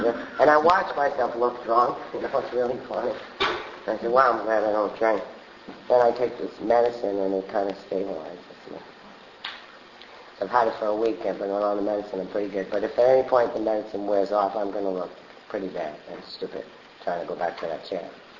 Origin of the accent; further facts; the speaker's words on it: Brooklyn, New York, United States; accent: Brooklyn; also born or lived in Montreal; I was given up for adoption at birth, and so I was raised in Brooklyn by an Italian family. And that's where the Brooklyn accent comes from.